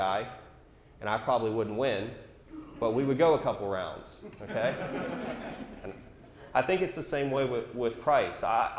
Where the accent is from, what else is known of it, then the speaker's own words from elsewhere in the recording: Arlington, United States; born there; Not really, I was born in Arlington, but you get the point.